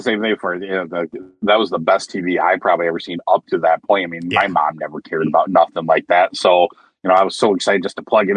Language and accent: English; Grand Rapids, Michigan, United States; I was actually was born and raised in Grand Rapids, which is the other side of the state.